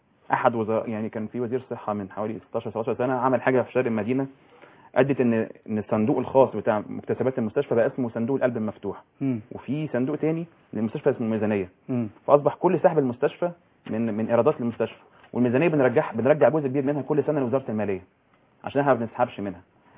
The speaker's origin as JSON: {"language": "Arabic", "town": "Alexandria", "region": "Alexandria Governorate", "country": "Egypt", "said": "بيجوا عشان يعملوا عمليات لمرضى غريبه في عندنا في اسكندريه"}